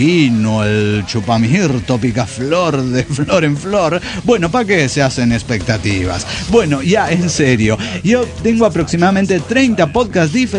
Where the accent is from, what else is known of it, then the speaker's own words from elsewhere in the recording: Mexico; en mi país, en México